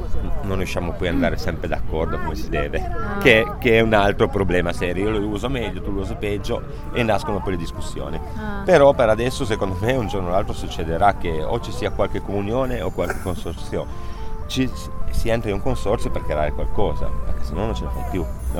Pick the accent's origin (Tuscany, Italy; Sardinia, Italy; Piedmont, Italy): Piedmont, Italy; Brandizzo; ho 46 anni e vengo da Brandizzo, provincia di Torino.